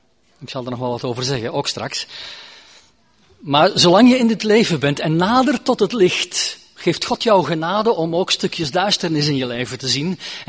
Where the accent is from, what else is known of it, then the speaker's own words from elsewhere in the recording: Belgium; Ik kom uit België, dat is een katholiek land.